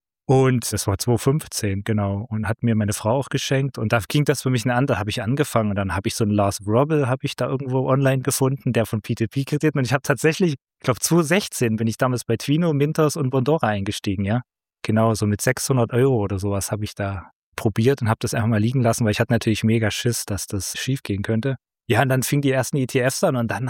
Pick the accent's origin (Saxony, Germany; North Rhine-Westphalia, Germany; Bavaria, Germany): Saxony, Germany; ich komme aus dem Großraum Dresden. Ich habe noch die letzten sechs Jahre DDR miterlebt. Und dann, als ich 1990 bin ich genau eingeschult worden, wo gerade Wiedervereinigung war. Und wir sind in sehr, sehr, sehr einfachen Verhältnissen aufgewachsen.